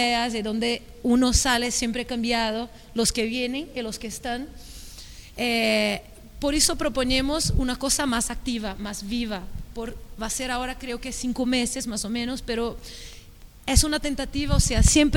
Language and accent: Spanish; São Paulo, Brazil; also born or lived in Germany; vengo de São Paulo y ya trabajé en Alemania, en muchas partes, y vengo como con un equipaje internacional